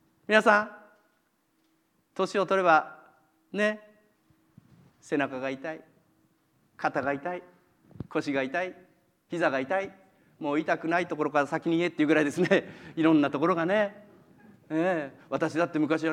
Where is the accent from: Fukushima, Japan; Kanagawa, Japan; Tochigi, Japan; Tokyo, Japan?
Tochigi, Japan; しばらく前に私、田舎に、私栃木県なんですけど、田舎に帰りまして